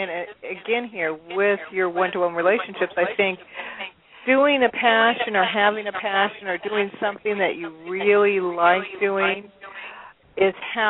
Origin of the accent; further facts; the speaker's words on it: La Mirada, California, United States; that's where my aunt lives in Glendora, and I was raised in La Mirada, and so Corona, I know.